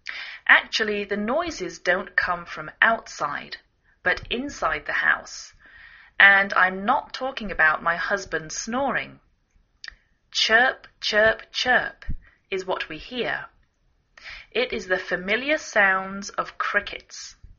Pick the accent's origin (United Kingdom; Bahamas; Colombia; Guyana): United Kingdom; England; now in United States